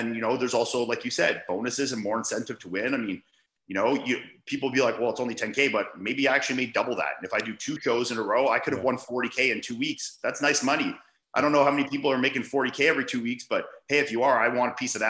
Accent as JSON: {"language": "English", "country": "Canada", "said": "being a Canadian, I had to fly into Canada, do COVID tests"}